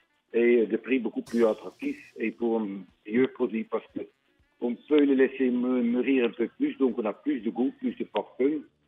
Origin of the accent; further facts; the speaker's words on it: Netherlands; now in France; Oui, je suis origine de la Hollande, donc il y a 40 ans, je suis venu avec mes frères s'installer ici dans le sud.